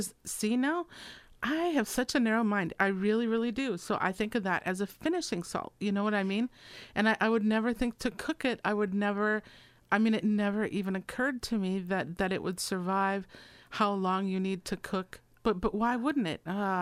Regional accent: Minnesota, United States; I'm from Minnesota, and we only have snowmen. That's what we have. That's all. It's so cold

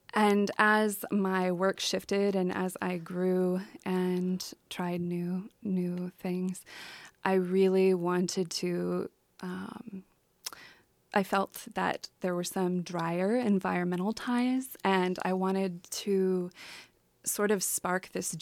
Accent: Grays Harbor, Washington, United States; So I grew up in Grays Harbor, Washington, on the beach.

